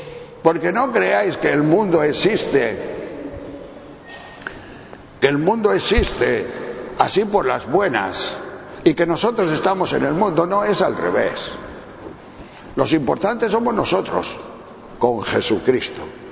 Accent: Castile and León, Spain; Yo voy por mi pueblo, voy por mi pueblo, que soy de León, del norte de León, que hay montañas muy altas

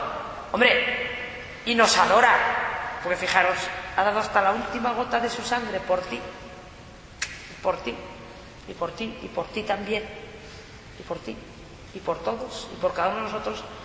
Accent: Ávila, Castile and León, Spain; yo soy de Ávila, la Sierra de Gredos

